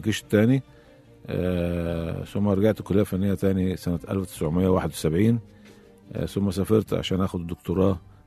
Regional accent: Diyarb Negm, Sharqia Governorate, Egypt; born there; من مواليد مركز ديار بني نجم محافظة الشرقية.

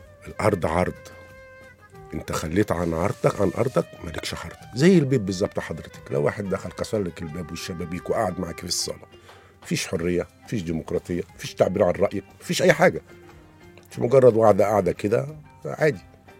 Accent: Egypt; ودي شهادة أفتخر بيها إن أنا مصري

